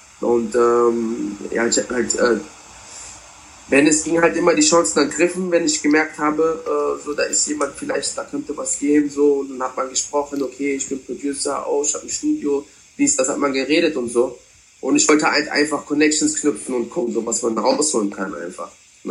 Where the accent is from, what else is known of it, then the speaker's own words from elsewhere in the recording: Germany; Ich habe immer gesagt, ja, ich komme aus Deutschland, dies, das, und die Leute kommen gar nicht drauf klar, wenn du von woanders kommst und so, ne?